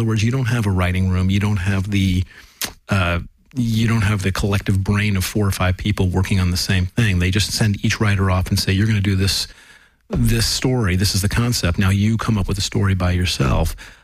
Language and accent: English; Los Angeles, California, United States; I was from Los Angeles, because they knew that the producers, the writer-producers were all out of Los Angeles.